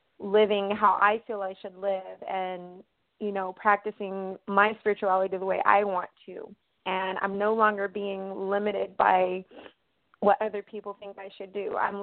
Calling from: Atlanta, Georgia, United States; Hey, Adam. … I'm calling from Atlanta.

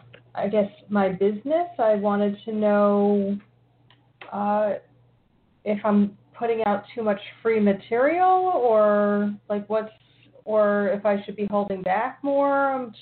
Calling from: New Jersey, United States; New Jersey.

